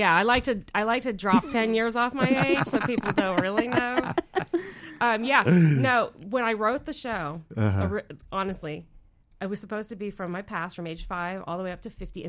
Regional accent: Burgettstown, Pennsylvania, United States; also born or lived in Kentucky / New York City; I grew up in Burgettstown, Pennsylvania, which is this little teeny tiny dot of a town on the West Virginia border. But then my family migrated to Kentucky. So I always say I'm from Pennsylvania.

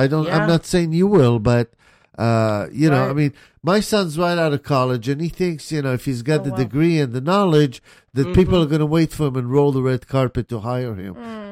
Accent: Israel; English is a second language; moved away; I mean, I came from Israel.

